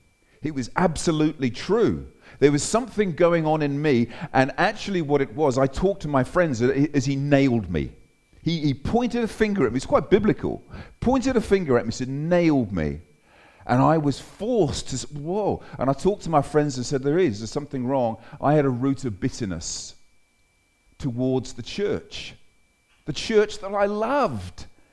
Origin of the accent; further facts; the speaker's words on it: England, United Kingdom; moved away as an adult; now in Australia; I'm an Englishman. Is that okay? I'm an Englishman. It's okay. There's any other English people here? I came out at the age of 31.